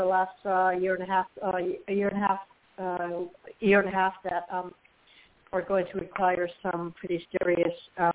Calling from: Allison, Florida, United States; Florida, March 15th.

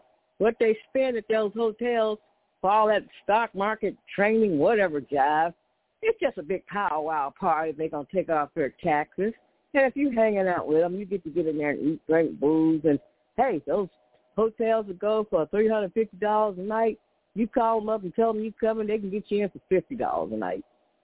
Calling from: San Francisco, California, United States; in San Francisco.

